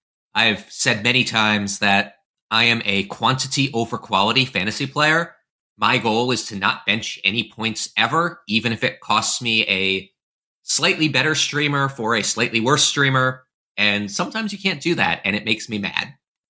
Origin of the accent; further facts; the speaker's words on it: United States; Even as an American, I do not want to see Drew Doughty playing in the Olympics.